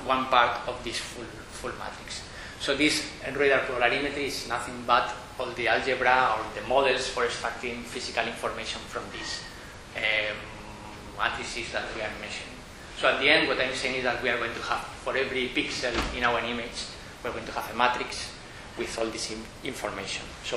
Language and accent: English; Spain; And you know, I'm from Spain